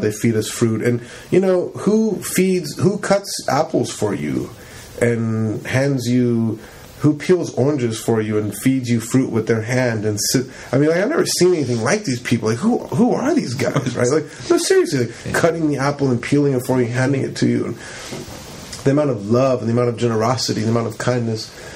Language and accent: English; Campbell, California, United States; we grew up in Campbell, we didn't grow up in the hood